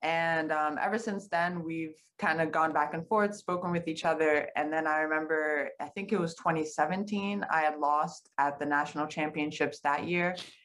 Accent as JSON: {"language": "English", "town": "Bronx", "region": "New York", "country": "United States", "tie": "born or raised there", "said": "but I'm originally from the Bronx."}